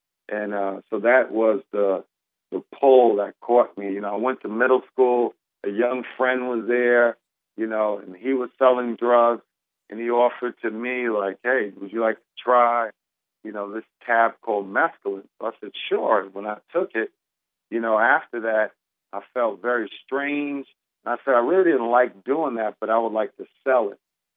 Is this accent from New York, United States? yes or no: yes; Queens, New York, United States; I grew up in Queens, New York, a very nice community with manicured lawns. It was the area where … the hip-hop artist group, came from. And this is an area called Cambria Heights, Queens.